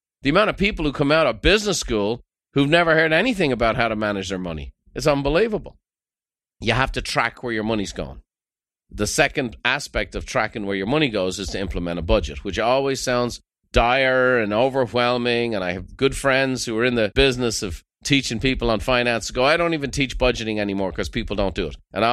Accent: Ireland; now in United States; I grew up in Ireland, totally different economic structure.

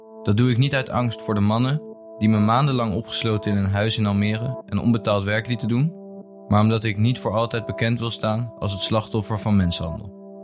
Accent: Bulgaria; Dutch is a second language; Ik ben opgegroeid in Bulgarije, waar ik een hele normale, rustige jeugd had.

